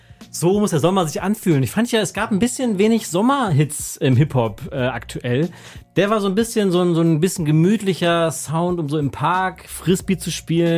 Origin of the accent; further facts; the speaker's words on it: North Germany, Germany; Ich komme ja aus dem Norden, für mich ist klar, was das heißt.